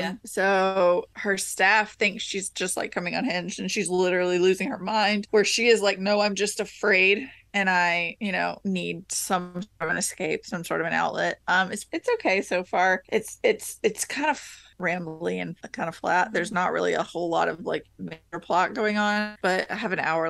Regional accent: Macon, Georgia, United States; And we were like, no, we're from Macon. It's about an hour and a half, 2 hours, depending on traffic.

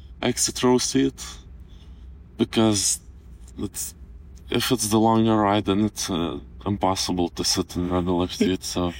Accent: Lithuania; Firstly, I just want to go to my hometown and just do the regular stuff I used to do. But the first activity, I don't know, maybe go to the beach, relax, just enjoy the good weather back in Lithuania.

